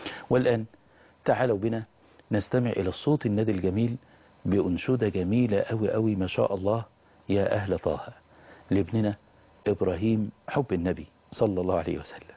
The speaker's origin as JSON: {"language": "Arabic", "town": "Mansoura", "region": "Dakahlia", "country": "Egypt", "said": "فكان يقول لي انت منين … فاقول له من المنصورة."}